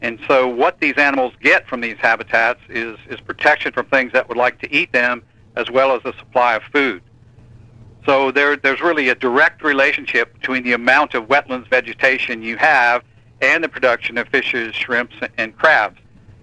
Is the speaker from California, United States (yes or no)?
no; Fort Walton Beach, Florida, United States; I grew up in Fort Walton Beach, Florida, here on the Gulf Coast, and I used to spend a lot of time snorkeling and looking around.